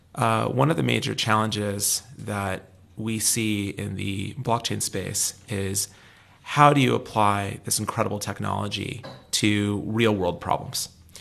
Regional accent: San Francisco, California, United States; born there; I am American. Mm-hmm. That is true. So I was born in San Francisco

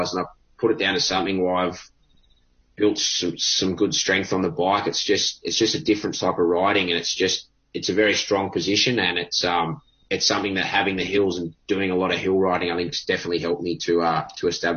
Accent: Sydney, New South Wales, Australia; It's growing up in Sydney. I mean, it's definitely not flat and I love riding hills.

